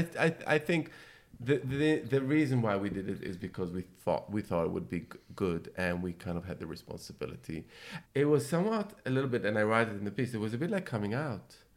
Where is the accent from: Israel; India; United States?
Israel; Jerusalem, Jerusalem District; And I remember growing up in Jerusalem, and I remember we used to have this kind